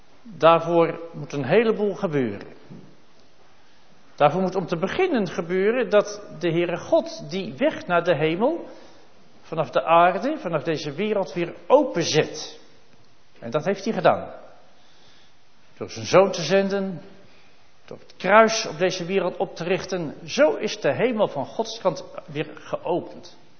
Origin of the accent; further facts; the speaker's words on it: Friesland, Netherlands; En uit Friesland komende is dat toch altijd iets speciaals.